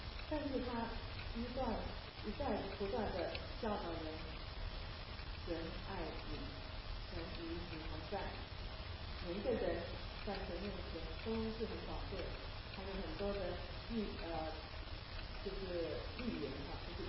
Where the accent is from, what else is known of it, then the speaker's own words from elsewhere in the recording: China; 这个神迹在2000年之前发生在中东的地区发生，跟我们中国人民隔得很远